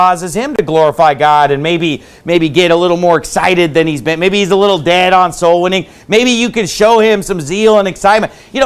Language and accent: English; United States; born there; first language English; I'm glad that I was born in America. That's a blessing. And you know, of all the languages to be born speaking, I'm glad I was born speaking English.